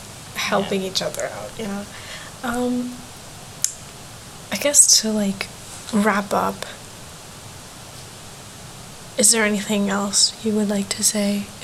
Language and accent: English; New York, United States; He was like, where are you from? Are you Indonesian? Are you Filipino? I was like, bro, I'm from New York.